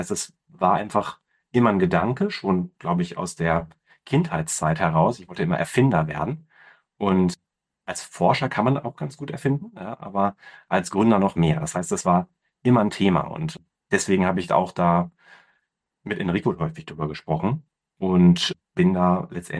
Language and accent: German; Berlin, Germany; born there; bin geboren in Berlin, habe mein Medizinstudium in Göttingen gemacht und bin dann an die Medizinische Hochschule Hannover gegangen.